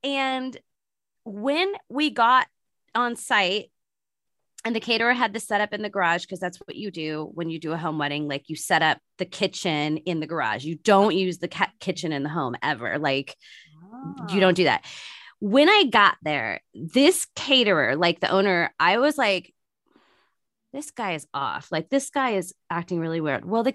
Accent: San Francisco, California, United States; I'm not in San Francisco right now, but I'm from San Francisco Bay Area.

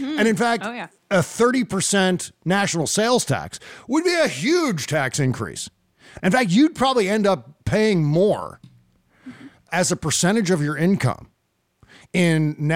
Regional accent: United States; I feel as though this is just my civic duty to pay my fair share as an American

